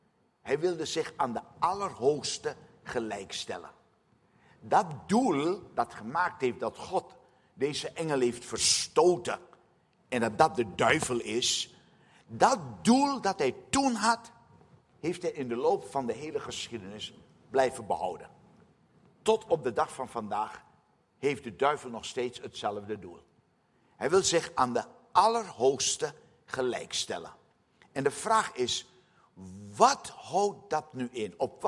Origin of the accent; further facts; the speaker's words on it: Suriname; Ik kom zelf uit Suriname, dat heb ik u vanmorgen ook al gezegd.